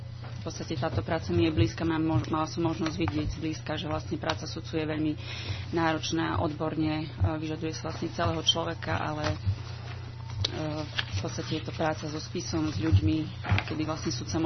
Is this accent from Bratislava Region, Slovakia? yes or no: no; Michalovce, Košice Region, Slovakia; pochádzam z Michalovec, kde aj v súčasnosti žijem.